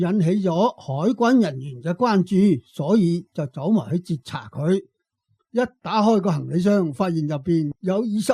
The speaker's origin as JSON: {"language": "Cantonese", "country": "Hong Kong", "said": "我哋香港人捐咗几多钱上大陆啊？"}